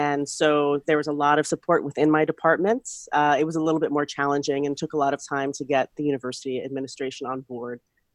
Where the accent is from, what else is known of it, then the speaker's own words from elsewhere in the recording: New York, United States; So I was born and raised in New York.